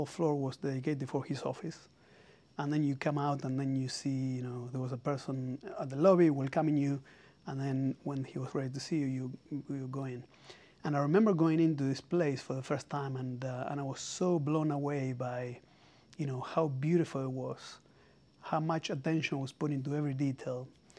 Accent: Buenos Aires, Argentina; moved away as an adult; So I'm originally from Argentina and I grew up in Buenos Aires until I was in my mid-20s.

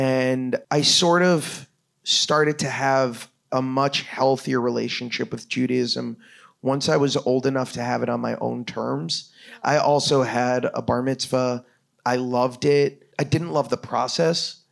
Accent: Florida, United States; I was born and raised in South Florida. We went to a shul called Young Israel.

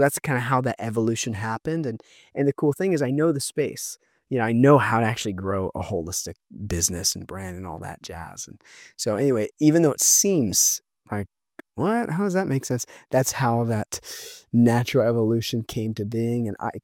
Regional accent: California, United States; I'm just like I'm a kid from California.

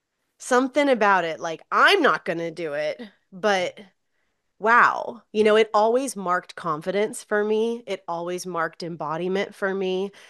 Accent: Florida, United States; I'm from Florida and we're in the Keys.

